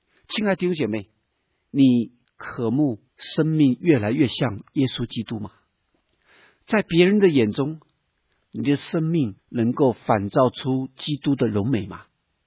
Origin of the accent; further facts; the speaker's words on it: China; 我们中国人有一句话说，龙生龙，凤生凤，老鼠生的儿子会打洞。